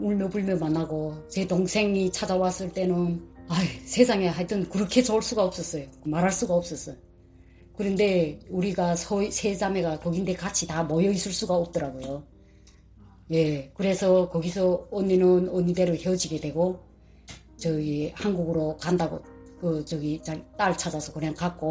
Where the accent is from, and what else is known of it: North Korea; moved away